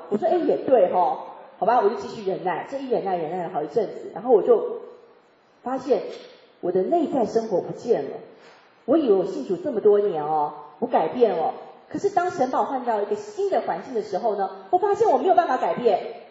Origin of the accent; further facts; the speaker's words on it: Taiwan; now in United States; 虽然我不是在中国长大的，我是台湾长大的，台湾生的，然后到了美国